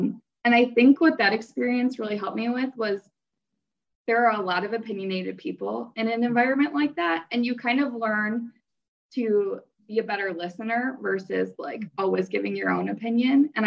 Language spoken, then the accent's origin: English; Milwaukee, Wisconsin, United States; So I grew up in Milwaukee